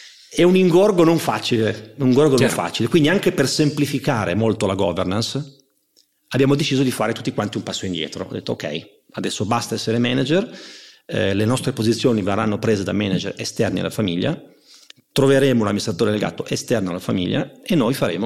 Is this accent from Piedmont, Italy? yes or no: yes; Turin, Piedmont, Italy; Noi siamo piemontesi, torinesi, piemontardi per essere precisi.